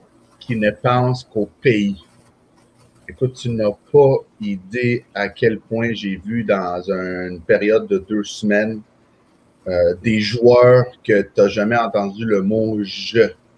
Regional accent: Venezuela; moved away; c'était quelque chose que je ne croyais pas vivre dans ma vie lorsque je suis parti du Venezuela.

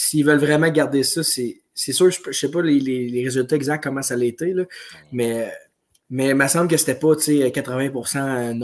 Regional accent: Quebec City, Quebec, Canada; moi, je viens de Québec, j'habite proche de Québec.

